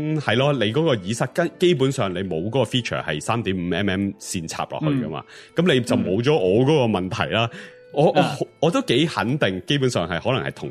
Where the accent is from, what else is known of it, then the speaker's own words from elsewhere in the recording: Canada; 咁十二月希望翻到去我个家乡啦，即系加拿大啦。